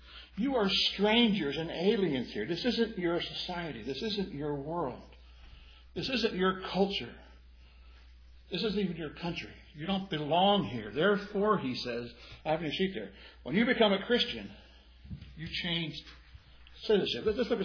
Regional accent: United States; I'm an American. I love this country.

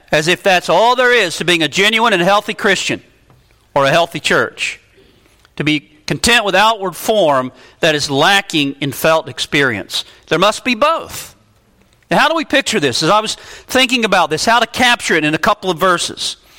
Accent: North Carolina, United States; I know in the churches where I grew up in North Carolina

